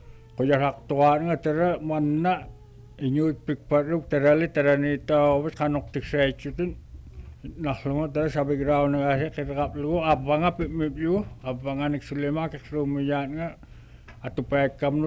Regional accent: Kobuk, Alaska, United States; born there; English is a second language; from Sanginac. I'm born in Kobuk.

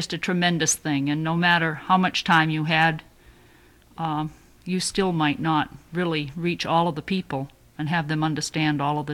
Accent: Dillingham, Alaska, United States; and I'm from Dillingham.

